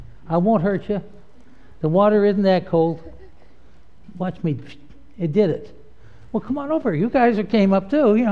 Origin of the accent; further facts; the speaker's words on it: Youngstown, Ohio, United States; moved away as an adult; now in North Carolina, United States; Even though I'm from Youngstown, Ohio? Now, why do you think that could be? How could we be kinfolk? … And for the first 40 years of my life, I was a Midwesterner. Down here, folks call me a Yankee.